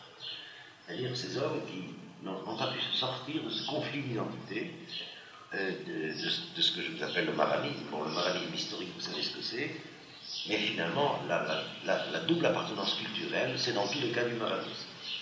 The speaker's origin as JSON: {"language": "French", "country": "Algeria", "tie": "born or raised there", "said": "Je me rappelle encore quand j'étais enfant, en Algérie"}